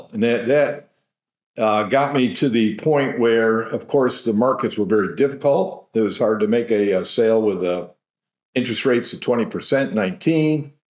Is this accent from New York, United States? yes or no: yes; Rochester, New York, United States; I grew up in Rochester, New York, and moved down here